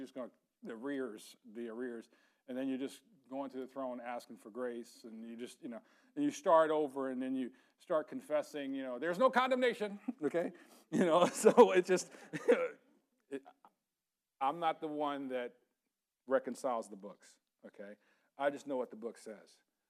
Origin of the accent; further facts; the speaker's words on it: Germany; Well, I grew up in Germany.